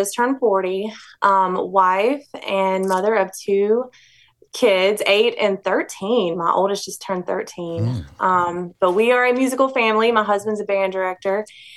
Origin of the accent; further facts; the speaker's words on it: Hazelhurst, Georgia, United States; also born or lived in Florida; now in Murfreesboro, United States; we moved to my hometown of Hazelhurst, Georgia. We lived there for 5 years, and God opened the door for us to move here to Murfreesboro